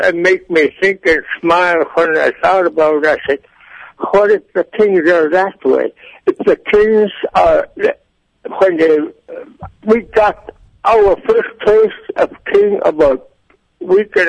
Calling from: Bethel, Alaska, United States; I'm calling from Bethel, but I'm originally from Cruise Ship, though.

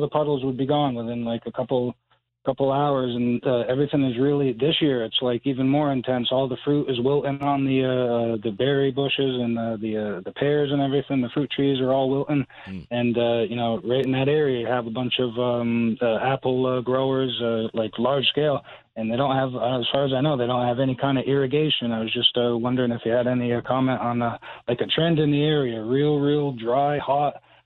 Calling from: Montague, New Jersey, United States; Right at the top of New Jersey, Montague.

